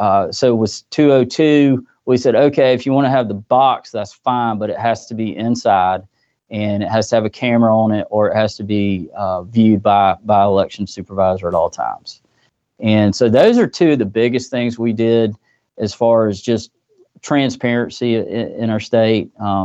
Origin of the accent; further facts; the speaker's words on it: Newnan, Georgia, United States; So, again … I'm from Noonan, Georgia. We're about 40 miles south of the capital here in Atlanta.